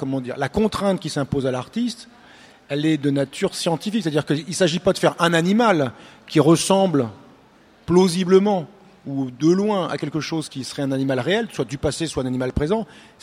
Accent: Occitanie, France; Moi je connais bien Rodez, je suis de l'Aveyron.

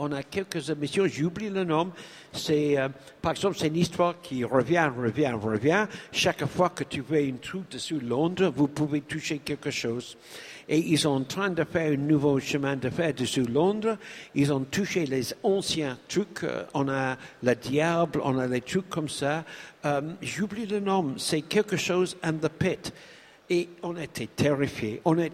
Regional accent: Guernsey; French is a second language; j'ai revenu chez moi en Guernsey

